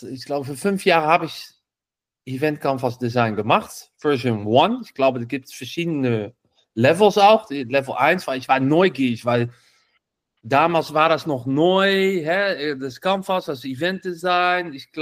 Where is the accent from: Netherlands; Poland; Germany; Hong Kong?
Netherlands; German is a second language; Ja, man hört es auch, ich komme aus Holland, aber ich bin seit Jahren unterwegs auch in Deutschland